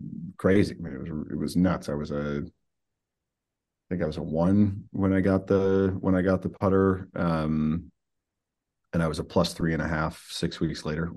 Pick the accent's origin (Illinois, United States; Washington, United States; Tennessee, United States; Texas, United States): Illinois, United States; Chicago; now in Eugene, United States; I grew up in Chicago. Okay. I've been in Eugene for 22 years now. So quite a while. So yeah, I've been here longer than I was in Chicago. So I guess I'm officially an Oregonian.